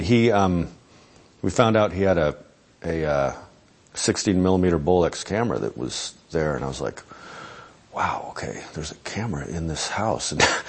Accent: Albuquerque, New Mexico, United States; Okay, I grew up in Albuquerque, New Mexico, which definitely influenced a lot of what

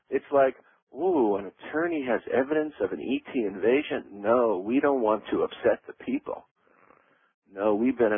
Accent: New York, United States; Right, I'm from New York.

